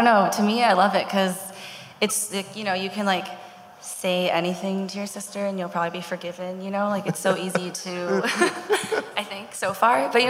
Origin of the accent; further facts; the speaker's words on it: Seattle, Washington, United States; Because we were all born and raised in Seattle, so the, you know, a change of scene I think is really inspiring.